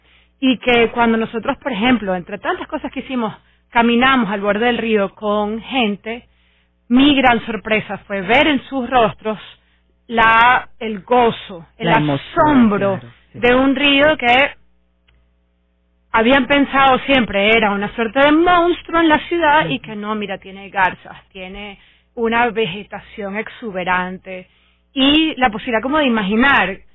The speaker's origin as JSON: {"language": "Spanish", "town": "Caracas", "region": "Capital District", "country": "Venezuela", "said": "porque nos va a reflejar como caraqueños de una manera más justa"}